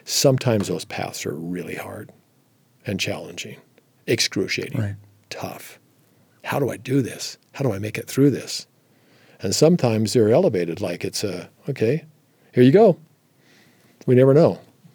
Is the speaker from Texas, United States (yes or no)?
no; Provo, Utah, United States; if you would have told me growing up in Provo, Utah, that I would have been an NFL quarterback, I would have said, you're crazy.